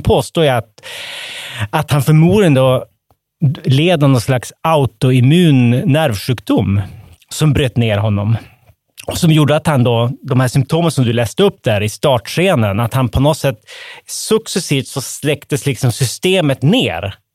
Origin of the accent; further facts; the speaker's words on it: Västerbotten County, Sweden; men alltså som västerbottning som vet att även de vackraste fiskeplaner